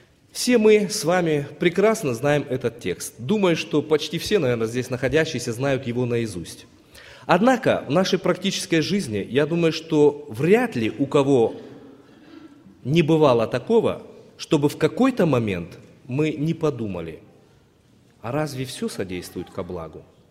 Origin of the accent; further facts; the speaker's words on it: Ossetia, Russia; И вот он узнает, что я, тоже родом из Осетии, вызывает, мы с ним поговорили немножко так вот.